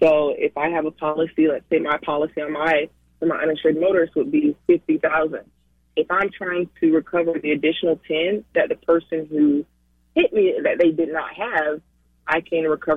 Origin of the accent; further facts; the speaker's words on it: Gainesville, Florida, United States; I am born and raised in Gainesville, Florida. My family's been here for 6 or 7 generations.